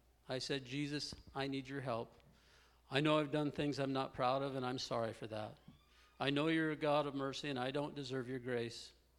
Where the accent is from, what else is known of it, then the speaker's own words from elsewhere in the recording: Missoula, Montana, United States; I grew up in Missoula, Montana, and at a very young age, I became involved with drugs and alcohol.